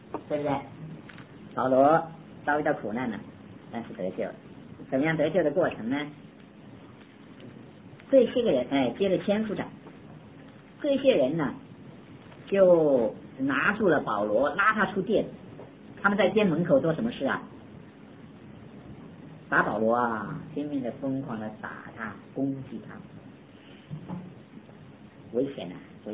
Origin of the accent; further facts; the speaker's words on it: China; 我们中国人一句话，煮熟了的鸭子就飞掉